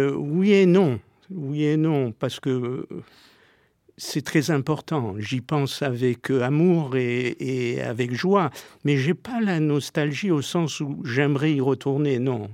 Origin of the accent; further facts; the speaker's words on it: Algeria; moved away as an adult; now in Paris, France; puisque c'est à 18 ans que j'ai quitté l'Algérie pour venir à Paris faire mes études.